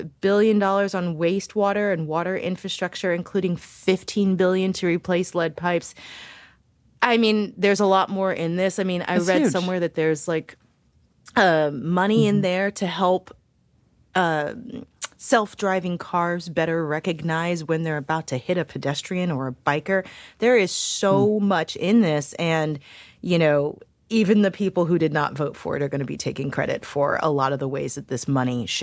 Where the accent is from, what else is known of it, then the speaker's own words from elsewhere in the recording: St. Louis, Missouri, United States; because woot woot, I'm from St. Louis.